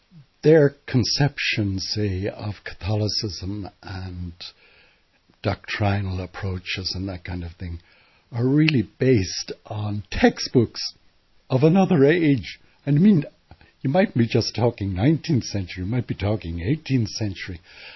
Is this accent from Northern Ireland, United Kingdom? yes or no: yes; Derry, Northern Ireland, United Kingdom; I grew up in Derry